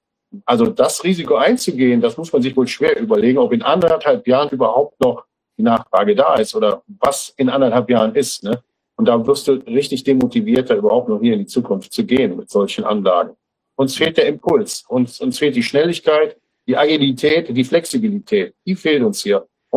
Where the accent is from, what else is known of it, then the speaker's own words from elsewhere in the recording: North Rhine-Westphalia, Germany; ich komme ja hier aus der Braunkohleregion, ne? Also hier hinten sind die Tagebau Hambach und so weiter